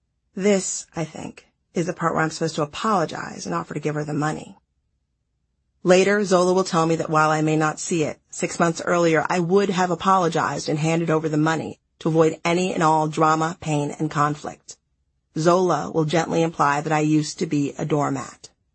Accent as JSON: {"language": "English", "region": "Midwest", "country": "United States", "said": "I am from the Midwest."}